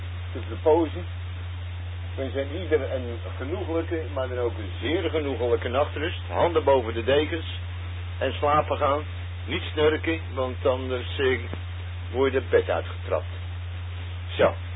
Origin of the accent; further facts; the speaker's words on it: North Holland, Netherlands; Nou ja, daar kan ik natuurlijk als Noord-Hollander zijnde niet achterblijven.